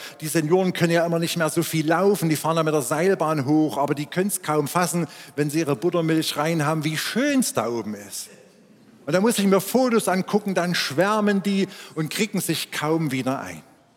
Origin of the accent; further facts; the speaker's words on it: Schneeberg, Saxony, Germany; ich bin in Schneeberg im Erzgebirge aufgewachsen in einer Pfarrersfamilie.